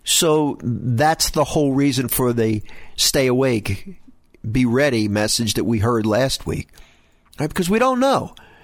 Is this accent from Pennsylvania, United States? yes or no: yes; Philadelphia, Pennsylvania, United States; I grew up in Philadelphia, and we took a lot of buses.